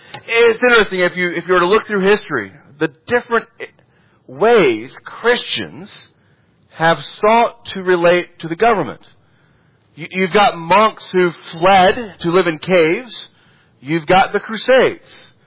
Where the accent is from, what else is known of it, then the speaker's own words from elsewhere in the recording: United States; Now, I'm an American. I've never made an oath to America like this. I was born in America, and I was raised to be an American